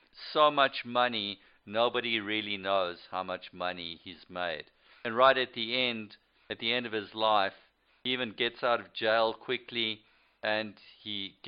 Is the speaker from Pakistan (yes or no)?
no; Western Australia, Australia; They are both from my home state and close personal friends with Benjamin Netanyahu.